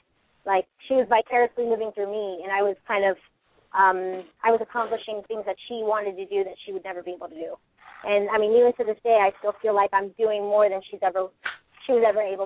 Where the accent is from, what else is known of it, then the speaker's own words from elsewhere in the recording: Lockport, New York, United States; And I grew up with her in Lockport, New York